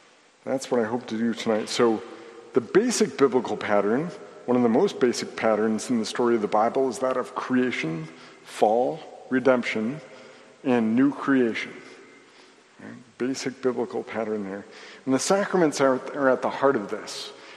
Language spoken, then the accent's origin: English; Traverse City, Michigan, United States; It always struck me that in growing up in, well, I'll out myself here, growing up in Traverse City, a lot of the homes that our parishioners owned cost more than the church did.